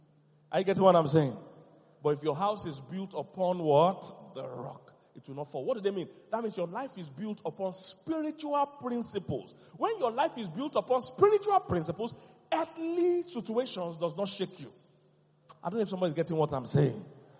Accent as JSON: {"language": "English", "country": "Nigeria", "said": "I'm Nigerian. We know Nigerian."}